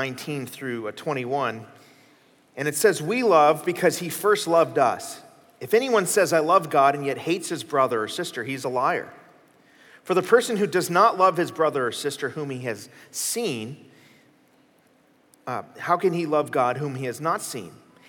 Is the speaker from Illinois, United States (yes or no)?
yes; Chicago, Illinois, United States; now in Texas, United States; But I'm originally from Chicago. Now, don't hold that against me. But I did marry a Texan.